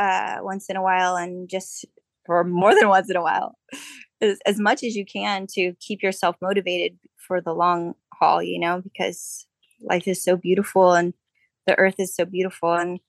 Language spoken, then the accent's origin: English; San Diego, California, United States; Yeah, I grew up in San Diego, between North County, for most of my young life, and a little bit in Point Loma area as well.